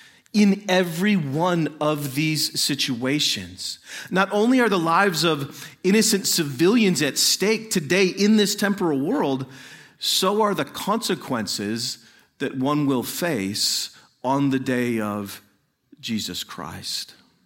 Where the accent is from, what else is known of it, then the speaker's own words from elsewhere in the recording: United States; as an American, I fully support Israel as a crucial geopolitical ally in the Middle East.